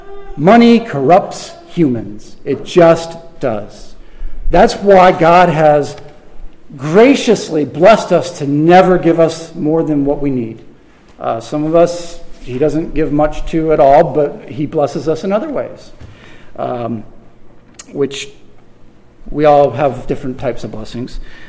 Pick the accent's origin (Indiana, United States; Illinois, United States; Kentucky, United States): Illinois, United States; Chicago; Although I come from Chicago, where I didn't mention the word prayer or blessed at work ever, ever.